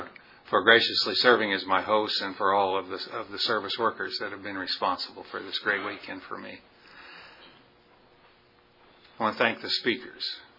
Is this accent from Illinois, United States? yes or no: no; Kansas, United States; I'm a Kansas Jayhawker. I was born in Kansas, grew up in Kansas, got married in Kansas.